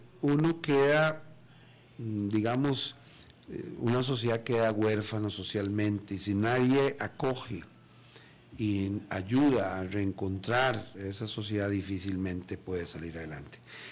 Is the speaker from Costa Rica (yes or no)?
yes; Costa Rica; siempre nos sentimos más ligados a lo que nos pasa como sociedad y como costarricenses